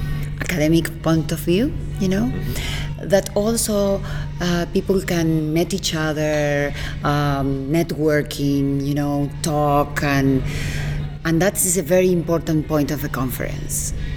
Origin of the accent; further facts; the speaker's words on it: Buenos Aires, Argentina; we are three women, I'm from Buenos Aires